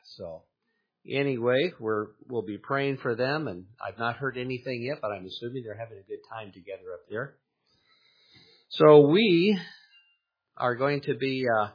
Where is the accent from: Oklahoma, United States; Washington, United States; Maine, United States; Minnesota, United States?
Washington, United States; Poulsbo; the Lutheran Church where I grew up in Paulsbo